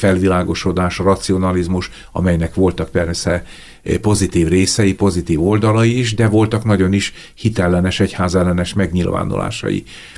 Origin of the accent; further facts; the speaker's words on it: Békéscsaba, Békés, Hungary; hát én Békés Csabán nőttem föl